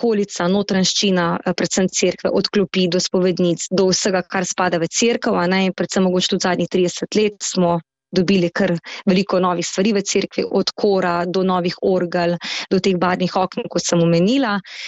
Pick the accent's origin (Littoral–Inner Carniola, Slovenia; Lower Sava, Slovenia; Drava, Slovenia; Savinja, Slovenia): Savinja, Slovenia; Ponikva; also born or lived in Celje; ko sem se iz Celja preselila na Poniku pri Žalcu pri mojih rosnih 5 letih, nekako rasla v bistvu s to pripadnostjo skupnosti